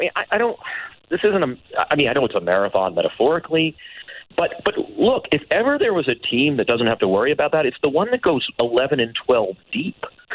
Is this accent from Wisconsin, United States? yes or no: no; California, United States; I'm soft. I'm from Southern California.